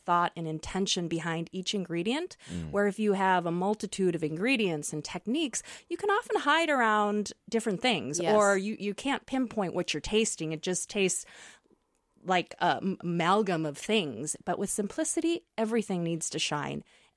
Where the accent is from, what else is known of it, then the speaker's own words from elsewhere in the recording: Apple Valley, Minnesota, United States; growing up in Apple Valley, Minnesota, which was at the time not as diverse as it is now, I grew up with kids eating bologna sandwiches and pizza as a special Friday cafeteria food.